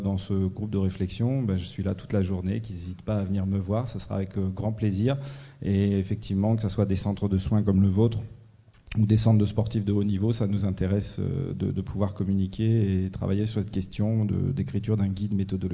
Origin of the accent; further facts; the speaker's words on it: Toulouse, Occitanie, France; je suis de Toulouse, je suis médecin conseiller jeunesse et sport